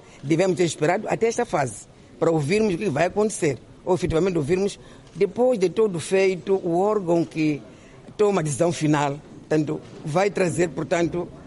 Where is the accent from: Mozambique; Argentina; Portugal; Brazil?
Mozambique; como moçambicanos